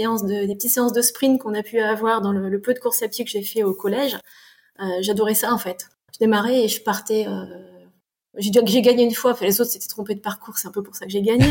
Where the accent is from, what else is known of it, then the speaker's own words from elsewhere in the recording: France; also born or lived in Canada; Je suis née au Canada, j'ai vécu 13 mois, on est revenu vite en France, donc je suis d'une famille qui est complètement canadienne. J'ai grandi en France